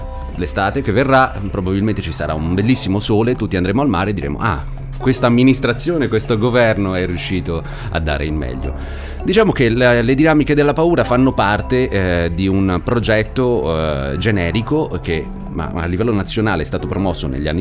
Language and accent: Italian; Terralba, Sardinia, Italy; io sono originario di Terralba.